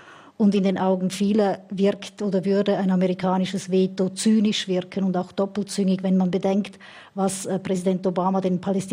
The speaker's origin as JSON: {"language": "German", "country": "Switzerland", "said": "Das kennen wir als Schweizer gut."}